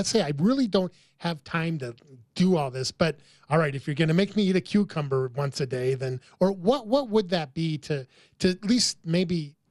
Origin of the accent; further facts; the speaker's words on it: Iowa, United States; Well, I grew up in Iowa. They were a vegetable.